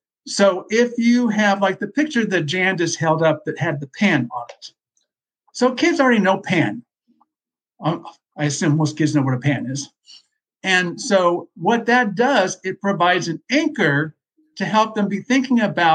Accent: West Coast, United States; I grew up on the West Coast, and I don't know if this was a dialect issue or just

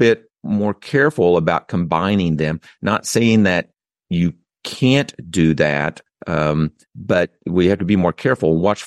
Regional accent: Oklahoma, United States; accent: Okie; my Oaky accent, you know, I'm people correct me all the time.

